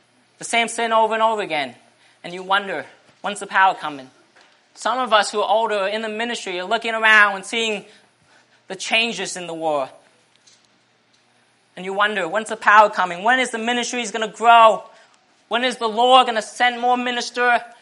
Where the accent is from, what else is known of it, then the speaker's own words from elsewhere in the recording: Portland, Oregon, United States; from Portland, Oregon.